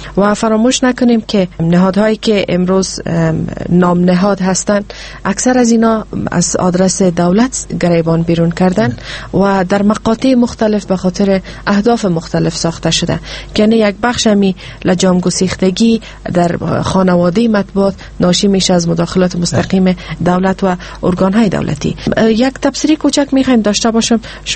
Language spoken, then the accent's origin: Persian; Afghanistan; به عنوان یک افغان و یک ژورنالیست